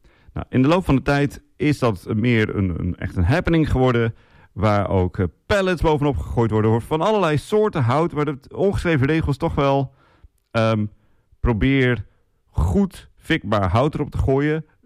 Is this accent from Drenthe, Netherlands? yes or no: yes; Assen, Drenthe, Netherlands; het Bartjebeeld in Drenthe, Assen, waar ik vandaan kom, is materieel erfgoed.